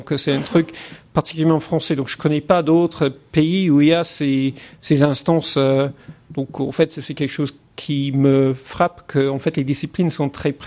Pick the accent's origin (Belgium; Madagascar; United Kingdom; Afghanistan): United Kingdom; England; French is a second language; also born or lived in United States; now in France; Pour moi, je viens d'Angleterre et des États-Unis. Moi, j'ai pas connu l'épistémologie à la française avant d'arriver en France.